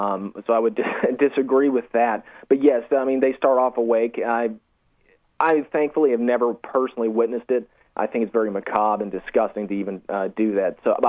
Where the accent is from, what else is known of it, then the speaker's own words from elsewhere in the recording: Georgia, United States; you can see Georgia, my home state, actually recently, they ran out of the death penalty drug